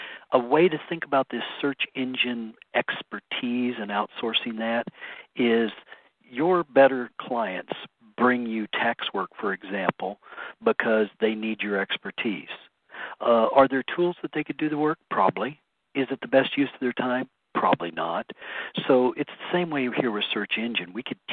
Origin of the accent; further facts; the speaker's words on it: Hutchinson, Kansas, United States; The average temperature here in my hometown of Hutchinson has been 103 all days in the month of July.